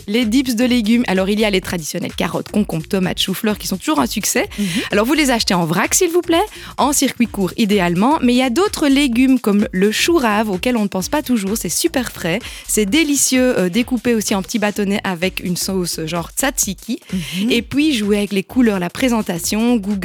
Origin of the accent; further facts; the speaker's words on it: Liège, Wallonia, Belgium; alors pour 4 adultes, on est liégeois